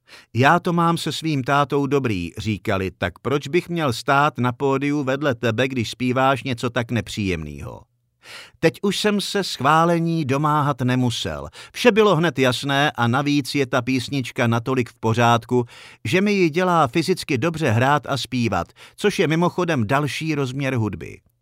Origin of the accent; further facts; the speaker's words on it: Prague, Czechia; Taky jsem byl z Prahy, Pražák, vypadalo to skoro na třídní problém.